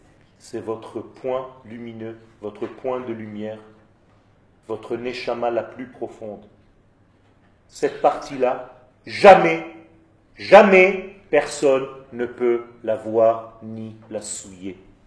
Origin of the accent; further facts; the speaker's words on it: Israel; Quand j'étais petit en Israël, on gagnait des guerres avec des bonbonnes de gaz, de soda.